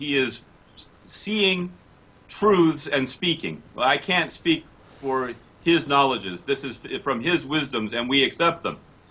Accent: California, United States; I say, I know I'm from California.

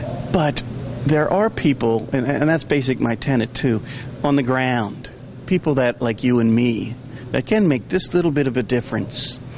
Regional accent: Baltimore, Maryland, United States; also born or lived in Northern Ireland; I'm from Baltimore, but I lived in Northern Ireland for 10 years.

